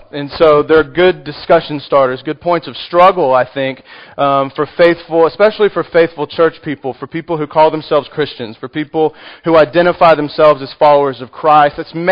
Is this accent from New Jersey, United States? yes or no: no; Texas, United States; I am from Texas. It's quite large, and so I have a hard time scaling down normal-sized things.